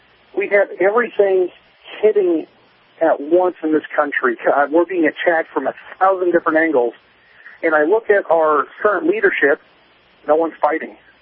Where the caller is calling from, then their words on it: Washington, District of Columbia, United States; I'm calling you from the District of Corruption here in D.C.